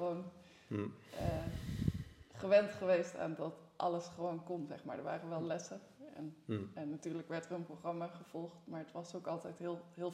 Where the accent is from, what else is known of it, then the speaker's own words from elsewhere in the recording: Achterveld, Utrecht, Netherlands; Bij Amersfoort in de buurt. Ik ben officieel in Amersfoort in het ziekenhuis geboren, maar mijn hele leven in Achterveld gewoond.